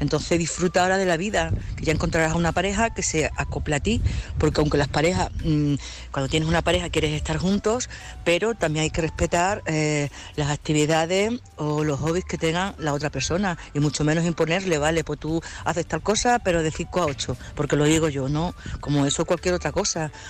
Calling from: Badajoz, Extremadura, Spain; de Badajoz

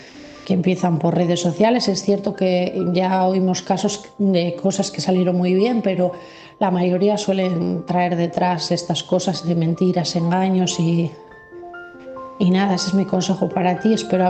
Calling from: Asturias, Spain; de Asturias y mi mensaje es para

